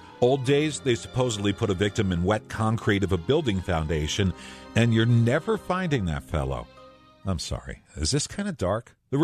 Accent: New Jersey, United States; I'm from New Jersey, and over the years, I'd hear whispers.

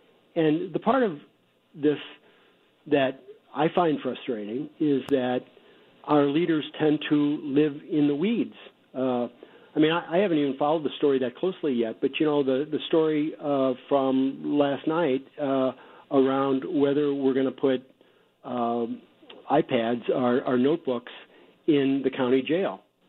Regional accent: St. Louis, Missouri, United States; when I was growing up in St. Louis, the city was the 10th largest city in America

